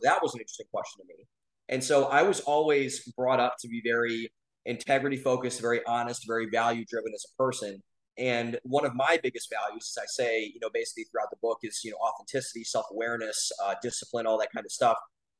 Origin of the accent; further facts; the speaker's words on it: Cleveland, Ohio, United States; I was raised in a family. I'm from Cleveland, Ohio.